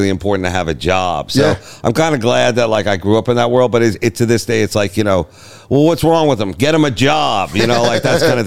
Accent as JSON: {"language": "English", "region": "New York", "country": "United States", "said": "I'm from Long Island. That was everybody at least tried karate."}